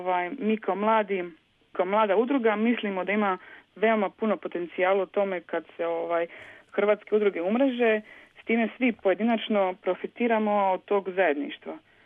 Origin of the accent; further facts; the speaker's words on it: Germany; Većina nas u udruzi smo rođeni i odrasli u Njemačkoj